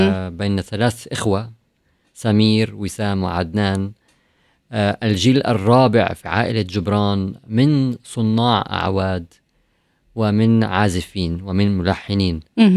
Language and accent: Arabic; Palestine; في كل ما يتعلق في ما نعيشه كفنانين كفلسطيني